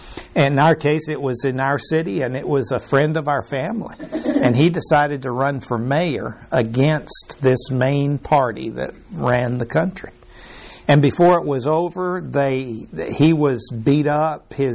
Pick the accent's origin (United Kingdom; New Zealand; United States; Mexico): Mexico; I was raised in Mexico.